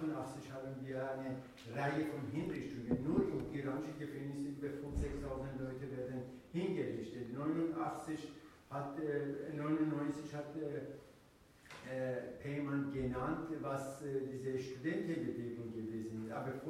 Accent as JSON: {"language": "German", "country": "Iran", "second_language": "German", "said": "Ich glaube, das ist, als ein Iraner, als Kenner"}